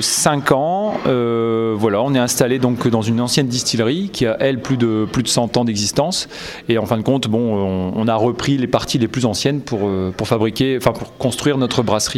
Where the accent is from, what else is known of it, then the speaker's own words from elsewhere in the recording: Hazebrouck, Hauts-de-France, France; on est du coin, hein, donc on est originaire d'Hazebrouck, donc on est très attaché à notre région, à notre région en général, mais surtout à la région des Flandres intérieures dans lesquelles on a grandi.